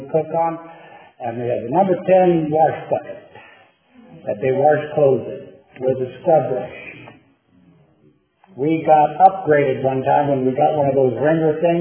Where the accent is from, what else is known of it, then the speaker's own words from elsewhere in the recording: Tennessee, United States; That may sound strange for people in California, but I'm from Tennessee. From the country. I never knew we were poor until we moved to the city.